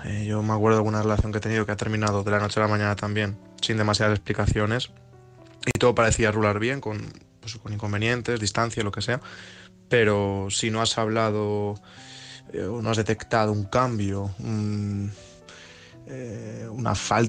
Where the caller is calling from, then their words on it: Madrid, Community of Madrid, Spain; Hola, buenas noches … de Madrid.